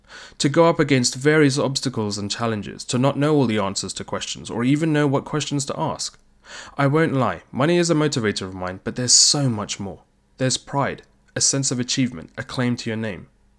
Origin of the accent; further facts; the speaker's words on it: London, United Kingdom; born there; I'm originally from Sri Lanka, I'm Tamil, but as you can tell from my accent, I was born in the UK, specifically London, England.